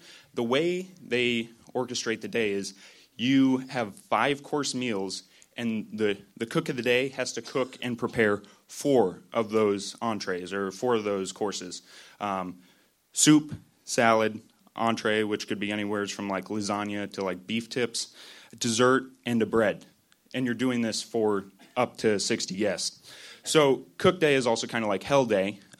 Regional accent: New Hampshire, United States; I was born and raised in New Hampshire.

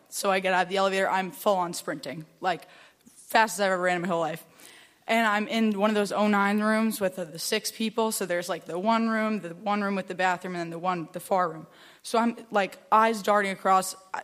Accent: Long Island, New York, United States; I'm from Long Island, so 4-hour drive

